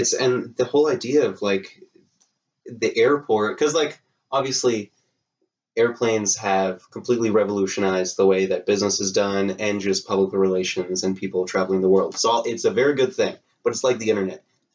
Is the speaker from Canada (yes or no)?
yes; Canada; because we're Canadian